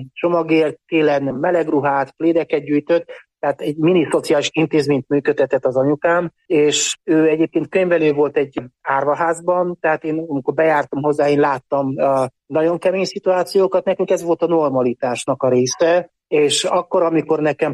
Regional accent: Partium, Romania; Valójában nekem a gyökerek azok Erdélyből indultak. Tehát én egy olyan helyen nőttem fel, ahol a Partiumban, ahol különböző etnikumok együtt éltek, tehát együtt nőttünk fel, rutén, ukrán, orosz, román, cigány, zsidó emberekkel

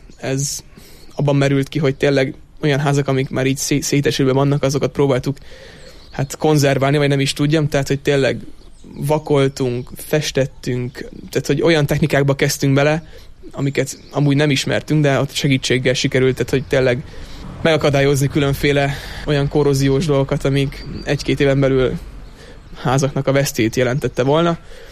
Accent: Budapest, Hungary; mert ezt talán nem is mondtam még, hogy Budapestről származunk egyébként

